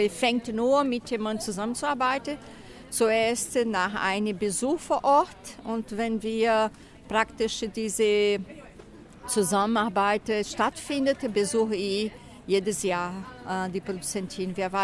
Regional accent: Brazil; Und hier verkaufen wir Spezialitätscafés aus meiner Heimatregion in Brasilien.

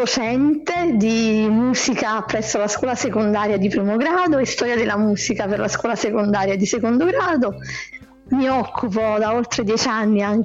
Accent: Campania, Italy; perché io sono del sud, quindi vengo da Salerno, dalla provincia di Salerno, in Campania.

